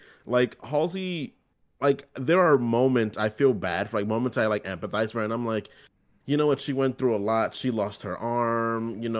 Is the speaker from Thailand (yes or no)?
no; United Kingdom; I'm from Britain.